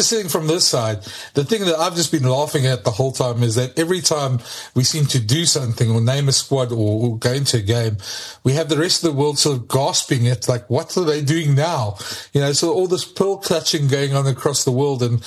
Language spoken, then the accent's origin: English; South Africa; And it's actually quite fun as a South African to watch, to be very honest.